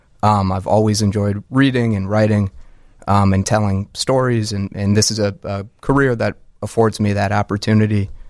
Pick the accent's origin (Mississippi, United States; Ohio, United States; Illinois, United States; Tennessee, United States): Illinois, United States; Carbondale; I grew up in Carbondale, Illinois. I don't know if you've heard of it.